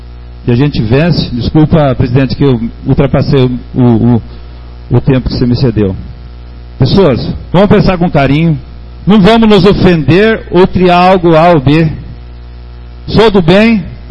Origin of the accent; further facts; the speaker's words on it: Ipiranga, Brazil; moved away as an adult; É que eu cresci no Ipiranga, eu cheguei aqui com 19 anos. Hoje eu tenho 47 anos.